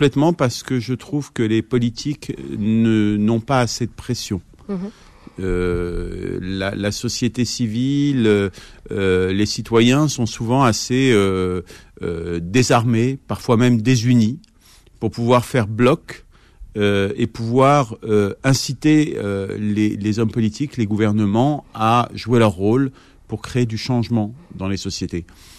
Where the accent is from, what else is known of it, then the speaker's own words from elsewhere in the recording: Sarcelles, Île-de-France, France; now in Casablanca, Morocco; mon enfance à Sarcelles, et pour les autres, de gens, d'hommes, de femmes que j'ai aimés, que j'aime encore, qui m'inspirent depuis 20 ans que j'habite à Casablanca.